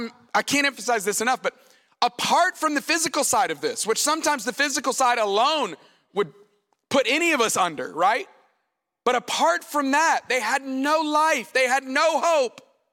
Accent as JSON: {"language": "English", "town": "Tuscaloosa", "region": "Alabama", "country": "United States", "tie": "born or raised there", "said": "I grew up in Tuscaloosa, Alabama, and so these people are wild about their football as well."}